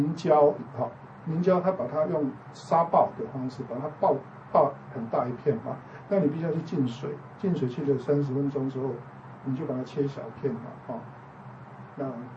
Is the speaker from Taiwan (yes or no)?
yes; Taiwan; 我们台湾人不是有一首民谣叫思想起吗？